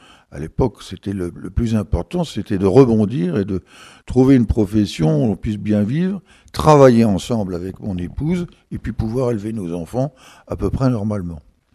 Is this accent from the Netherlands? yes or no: no; Hauts-de-France, France; J'étais originaire de l'Aisne, donc bien au-delà de la Garonne, et donc de souche agricole.